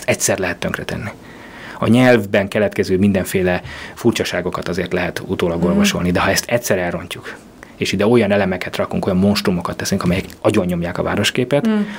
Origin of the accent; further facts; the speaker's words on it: Hungary; én ezt tudom, én is vidéki származású vagyok